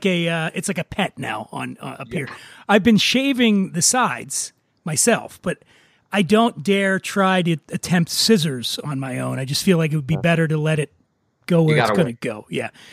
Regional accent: Philadelphia, Pennsylvania, United States; now in Los Angeles, United States; How does it compare to Philly, my hometown of Philly?

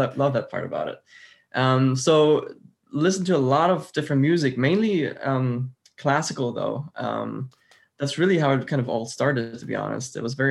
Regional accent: Prien am Chiemsee, Bavaria, Germany; I'm from Germany. I was born and raised there. I was actually born about an hour to 2 hours away from Munich, in a town called Prien am Chiemsee, however we pronounce it. And that's where I grew up, very close to the German Alps.

